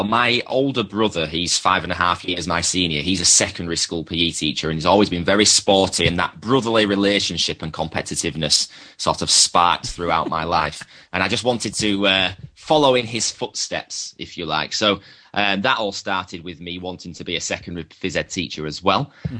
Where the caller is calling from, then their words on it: Harrogate, Yorkshire and the Humber, United Kingdom; I'm speaking from Harrogate in the North Yorkshire God's Own County in England.